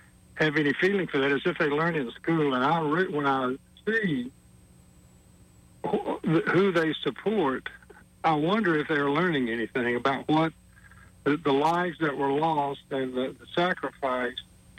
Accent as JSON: {"language": "English", "region": "the South", "country": "United States", "tie": "born or raised there", "said": "And growing up in the South, even then, the Civil War felt real. You know, we still said \"damn Yankees\" and things like that."}